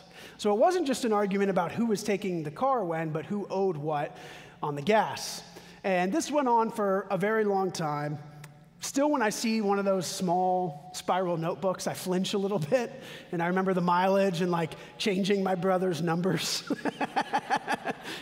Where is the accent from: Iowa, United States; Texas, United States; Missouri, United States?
Texas, United States; and I grew up with brothers in Texas, and my older brother and I shared our first car.